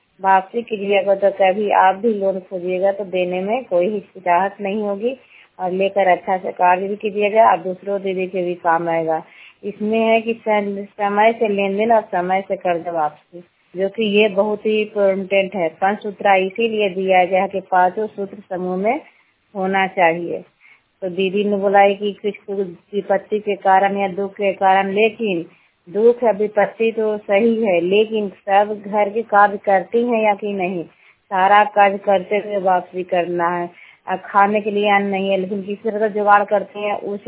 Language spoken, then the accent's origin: Hindi; Bihar, India; और मैं गंगटा की हूँ।